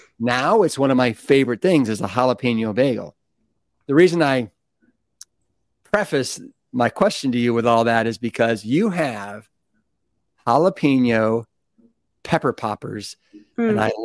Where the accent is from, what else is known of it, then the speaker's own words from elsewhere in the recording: Cleveland, Ohio, United States; I'm from Cleveland.